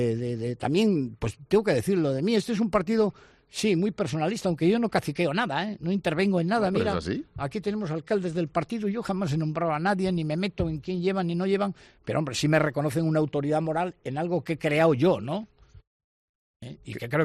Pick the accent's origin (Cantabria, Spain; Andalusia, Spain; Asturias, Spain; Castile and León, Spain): Cantabria, Spain; Lanchares; Pues soy de Campo de Suso. En Lanchares. ¿Cuántos vivís allí? ¿No? Pues somos 20 vecinos.